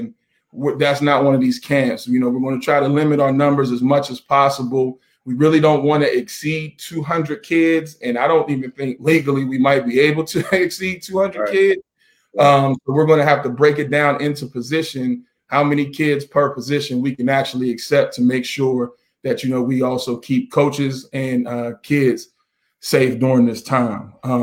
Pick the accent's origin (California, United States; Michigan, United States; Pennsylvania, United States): Pennsylvania, United States; Pittsburgh; And then I'm from Pittsburgh. I've done a lot of different camps in Pittsburgh with the FBU.